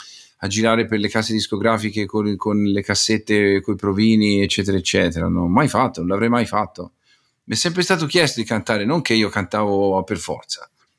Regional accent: Tuscany, Italy; Se non fosse che sono toscano, e allora mi fanno ridere.

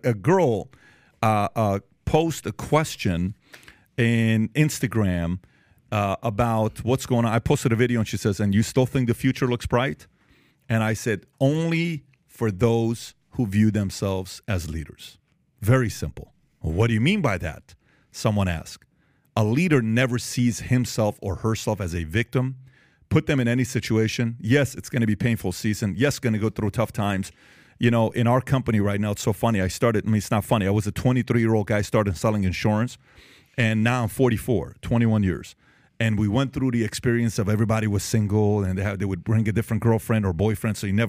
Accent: Iran; English is a second language; moved away; also born or lived in Germany; I'm half Assyrian, half Armenian, born and raised in Iran, lived at a refugee camp in Germany

